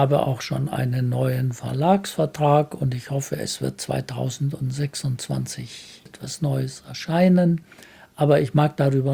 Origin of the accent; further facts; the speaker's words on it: Bavaria, Germany; now in Bremen, Germany; ich komme aus Franken und die Berge fehlen mir. Oder auch nur das Mittelgebirge fehlt mir. Aber ansonsten finde ich es wunderbar, in Bremen zu leben.